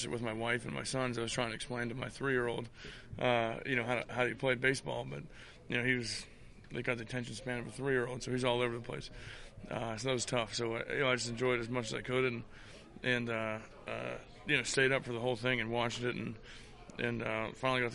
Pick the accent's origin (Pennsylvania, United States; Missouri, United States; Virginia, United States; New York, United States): Pennsylvania, United States; Pittsburgh; I'm from Pittsburgh, and you know, Pittsburgh, you know, at one point was called the City of Champions